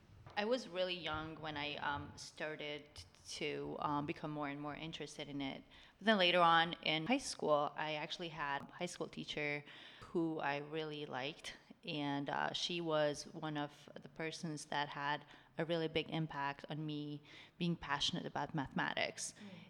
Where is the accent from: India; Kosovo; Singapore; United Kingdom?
Kosovo; now in United States; I'm from Kosovo. It's a small country in Southeastern Europe. It's right by Albania. By Serbia, or you could just say north of Greece.